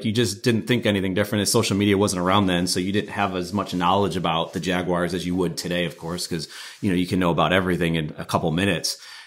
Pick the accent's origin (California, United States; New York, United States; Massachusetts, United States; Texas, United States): New York, United States; Buffalo; I grew up in Buffalo, New York